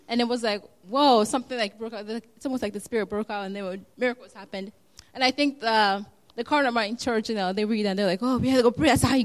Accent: Ghana; Because I'm also from Ghana.

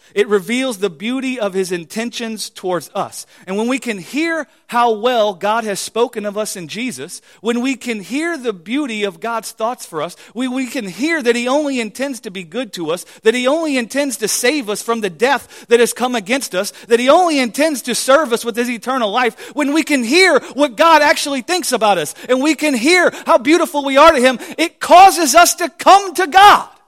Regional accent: Colorado, United States; I mean, we come from Colorado and she come from California and, you know, we got it all there.

